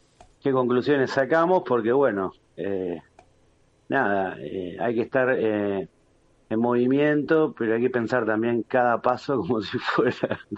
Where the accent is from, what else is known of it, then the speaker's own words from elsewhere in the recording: Argentina; sobrevivimos y somos medio cucarachas argentinos